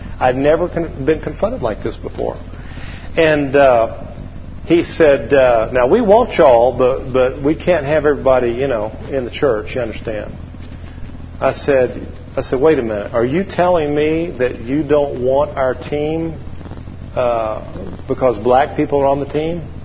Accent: Atlanta, Georgia, United States; Now, you got to understand, I grew up in Atlanta, Metro Atlanta. And to be honest with you, Metro Atlanta, I was insulated somewhat from most racial prejudice thinking.

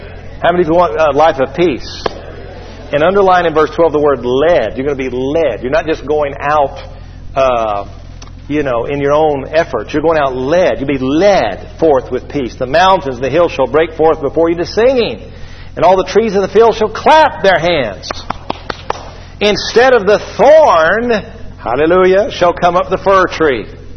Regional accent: Georgia, United States; I said, well, you know, you have to pardon me. I'm from Georgia. I said, how can it be both wicked and good?

